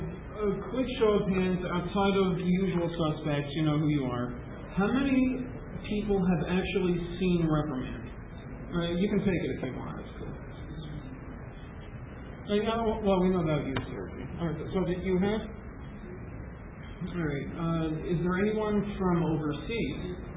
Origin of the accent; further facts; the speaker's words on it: New Jersey, United States; See, I'm from Morris County. You're familiar with New Jersey?